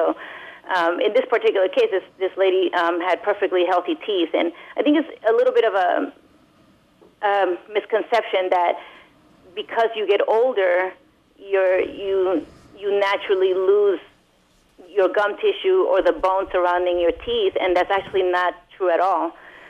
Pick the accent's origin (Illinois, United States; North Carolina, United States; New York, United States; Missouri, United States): New York, United States; also born or lived in Ecuador; In Ecuador, but I moved to the U.S. when I was three, and I grew up in New York.